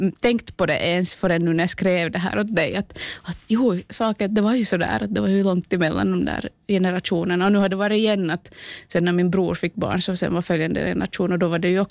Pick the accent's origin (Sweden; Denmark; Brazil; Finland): Finland; Venö, Southwest Finland; born there; så jag är född på Venö och det där, ute i Åbländska skärgården.